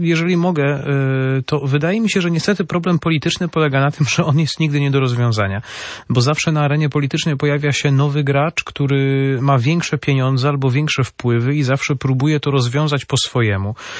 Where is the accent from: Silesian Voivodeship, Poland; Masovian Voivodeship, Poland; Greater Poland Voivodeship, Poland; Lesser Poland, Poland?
Silesian Voivodeship, Poland; Pochodzę ze Śląska. Co prawda nie z rodziny górniczej